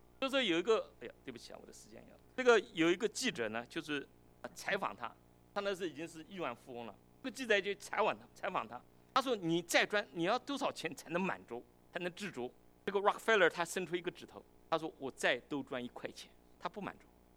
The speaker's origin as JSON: {"language": "Chinese", "country": "China", "said": "也不是我们中国人讲的什么阿 Q 精神"}